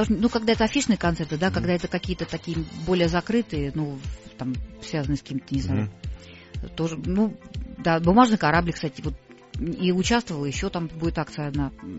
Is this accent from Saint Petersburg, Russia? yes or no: yes; Saint Petersburg, Russia; Поэтому я абсолютная петербурженка.